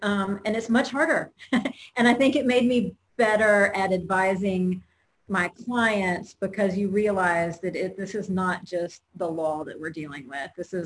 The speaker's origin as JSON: {"language": "English", "town": "Mobile", "region": "Alabama", "country": "United States", "tie": "born or raised there", "said": "I grew up in Mobile, Alabama. So New Orleans was where we went to get in trouble, but always a good place to visit, right?"}